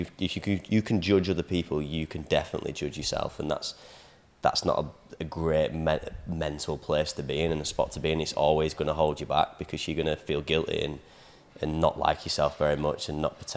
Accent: Leeds, Yorkshire and the Humber, United Kingdom; accent: Leeds; Mine's my own Leeds accent in my head when I'm talking to myself.

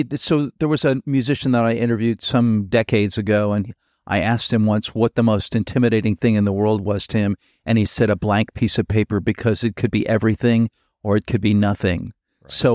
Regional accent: El Paso, Texas, United States; also born or lived in Brooklyn; Being gay when in high school was hard because I grew up in El Paso. I was born in Brooklyn, but raised in El Paso.

